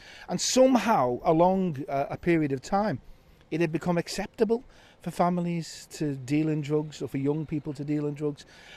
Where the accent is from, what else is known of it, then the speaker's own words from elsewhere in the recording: Norris Green, North West England, United Kingdom; I was brought up in Norris Green and Croxteth. My cousins were in Croxteth.